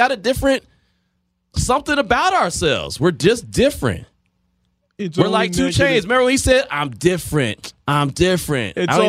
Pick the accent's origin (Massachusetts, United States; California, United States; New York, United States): California, United States; And I'll tell you, as a guy growing up in the Bay Area, I wanted to do stuff like this